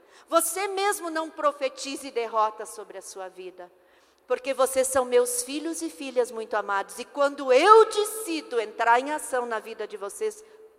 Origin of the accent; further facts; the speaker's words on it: Rio Grande do Sul, Brazil; Lá no meu estado, que eu sou do estado do Rio Grande do Sul, mas bem pertinho da cidade onde o Marcos mora. Eu moro na Serra